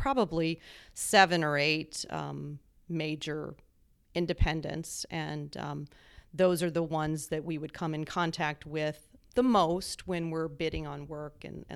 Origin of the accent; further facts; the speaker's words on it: Columbia, South Carolina, United States; I grew up in Columbia, South Carolina, although you probably can't tell that from my accent.